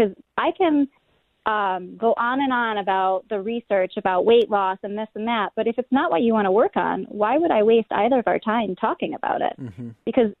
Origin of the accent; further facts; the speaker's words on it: Buffalo, New York, United States; I like chicken wings. I'm from Buffalo. I watch the Bills, right?